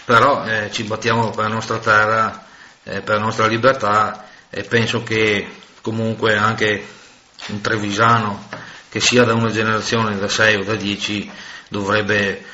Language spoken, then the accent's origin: Italian; Veneto, Italy; come veneti